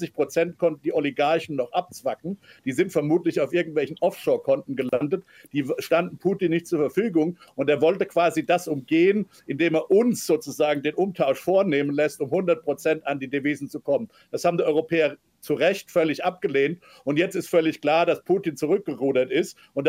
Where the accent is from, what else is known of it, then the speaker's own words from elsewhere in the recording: United States; das sage ich als Amerikaner